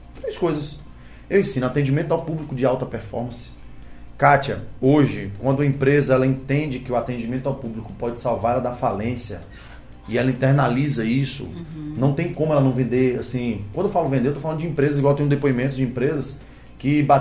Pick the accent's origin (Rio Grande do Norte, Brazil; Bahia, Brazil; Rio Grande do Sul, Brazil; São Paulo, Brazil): Bahia, Brazil; Eunápolis; moved away; Sou baiano, sou de Eunápolis, né? Apesar de ter muitos anos que eu fui embora de Eunápolis, mas a gente saiu de Eunápolis aí, foi pra Vitória